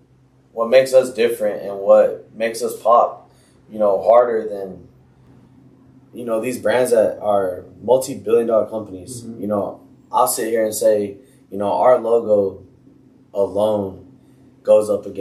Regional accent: Lubbock, Texas, United States; we're from Lubbock, like, you know, we're West Texas.

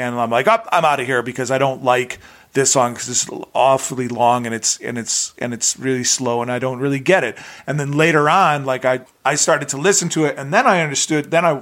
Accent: London, United Kingdom; also born or lived in New York; now in Los Angeles, United States; Like, L.A. is my home, but I'm also a New Yorker, and I'm also from London.

